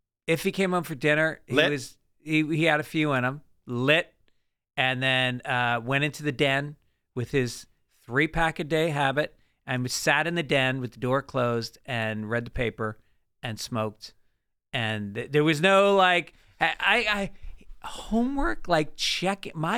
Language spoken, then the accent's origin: English; Tarrytown, New York, United States; I mean, my dad, as you know, I grew up in Tarrytown.